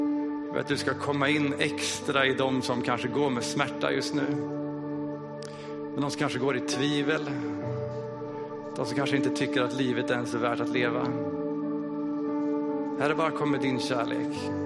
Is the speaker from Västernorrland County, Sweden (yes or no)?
yes; Kramfors, Västernorrland County, Sweden; och jag kommer från Kramfors här med hela min familj. 4 barn, 40 år